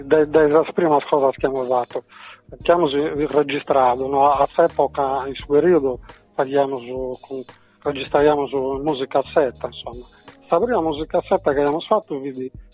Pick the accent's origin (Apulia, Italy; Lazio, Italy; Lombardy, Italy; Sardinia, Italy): Sardinia, Italy; noi siamo de Gadura, però per noi si è più d'unica Sardegna al completo.